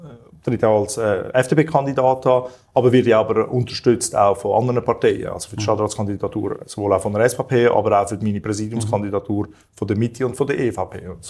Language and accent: German; Altstätten, St. Gallen, Switzerland; aus unserer Vierzimmerwohnung ausziehen, wo ich aufgewachsen bin in Altstädten